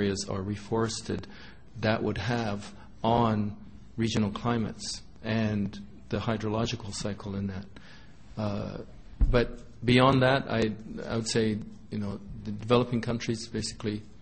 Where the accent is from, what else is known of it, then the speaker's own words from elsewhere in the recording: Ethiopia; not too far from my hometown in Ethiopia